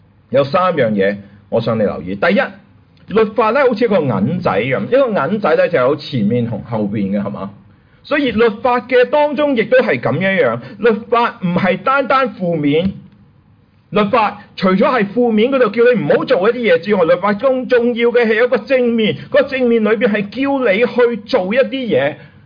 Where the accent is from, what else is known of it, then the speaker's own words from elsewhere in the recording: Hong Kong; now in United States; 我们由香港搬去美国